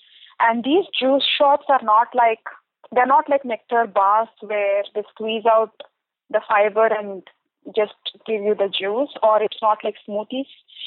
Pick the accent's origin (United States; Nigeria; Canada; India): India; South India; I went to South India because I'm from South India.